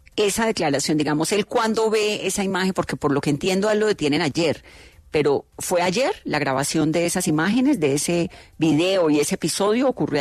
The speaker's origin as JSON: {"language": "Spanish", "country": "Colombia"}